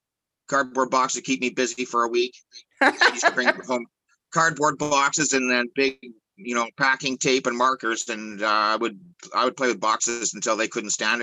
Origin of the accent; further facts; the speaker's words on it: Brandon, Manitoba, Canada; This is where I live. I grew up in Brandon